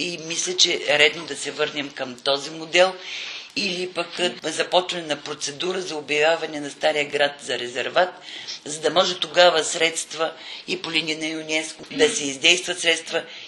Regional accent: Veliko Tarnovo, Veliko Tarnovo Province, Bulgaria; also born or lived in Pavlikeni; Аз съм израсла в този град, въпреки че съм родена в Павликени. И помня Търно като един изключително чист, подреден град.

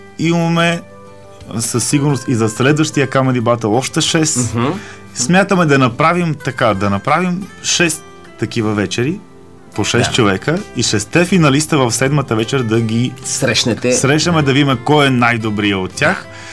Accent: Moscow, Russia; Да. Аз нямам нищо руско в интерес на истината. Да. Израснал съм в Москва и да.

